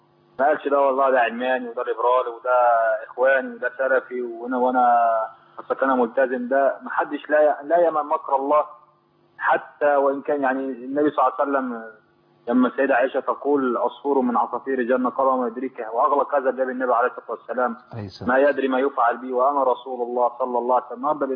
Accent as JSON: {"language": "Arabic", "country": "Egypt", "said": "احنا كمصريين"}